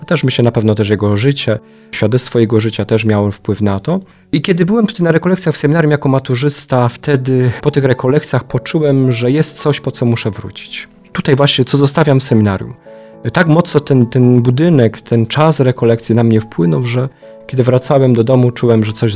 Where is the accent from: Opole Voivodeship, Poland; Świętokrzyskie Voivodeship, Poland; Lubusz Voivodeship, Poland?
Opole Voivodeship, Poland; Roszkowice; Pochodzę z małej miejscowości Roszkowice, to jest na południu naszej diecezji, już województwo opolskie. To jest dekanat wołczyński, jak Państwo może kojarzą, miejscowość Byczyna. Chodziłem do liceum w Kluczborku.